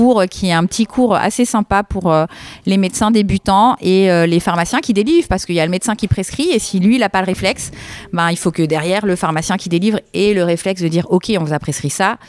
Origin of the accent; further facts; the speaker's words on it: Réunion; Donc effectivement, je viens de La Réunion. J'ai fait effectivement 11 heures de vol.